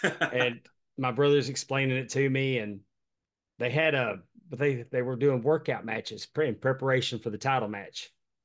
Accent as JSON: {"language": "English", "town": "Dallas", "region": "Texas", "country": "United States", "tie": "born or raised there", "said": "Oh, yeah. I was born and raised in Dallas."}